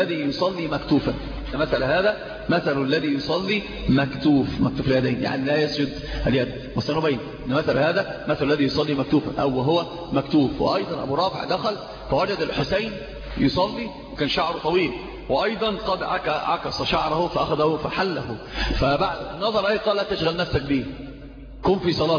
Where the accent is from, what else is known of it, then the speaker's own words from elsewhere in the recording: Egypt; المرأة اللي عندنا في مصر يسمونها كحكة